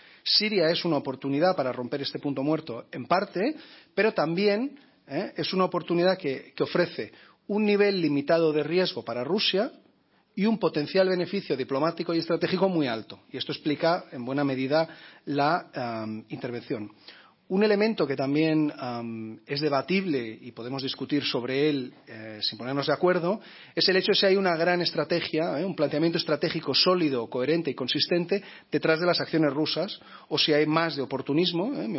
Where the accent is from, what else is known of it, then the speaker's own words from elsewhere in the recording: Spain; nos tiene que preocupar, como españoles y europeos en nuestros debates, la gran asimetría reinante.